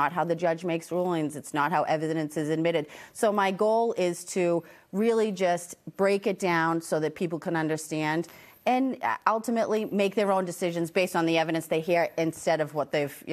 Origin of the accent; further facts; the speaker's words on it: New England, United States; We're all from New England. I think everybody can imagine what it was like.